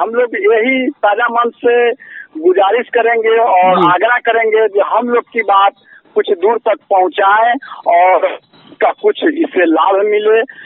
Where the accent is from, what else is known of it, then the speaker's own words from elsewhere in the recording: Muzaffarpur, Bihar, India; मैं कुढ़नी विधानसभा से के रहने वाला हूँ, मुजफ्फरपुर बिहार का।